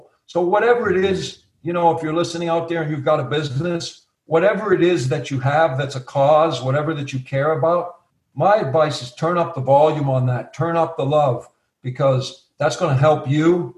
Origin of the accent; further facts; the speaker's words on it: Boston, Massachusetts, United States; and being Bostonian, that was my era, you know?